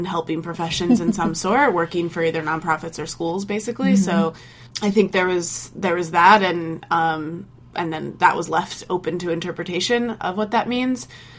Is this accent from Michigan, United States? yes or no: no; Iowa, United States; And now that I've been living in the U.S. for a few years, which is the longest since I was growing up in Iowa